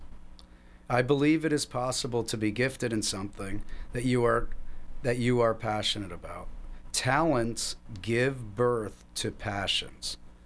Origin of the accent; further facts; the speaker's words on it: Connecticut, United States; We're both from Connecticut, and we always were out hiking.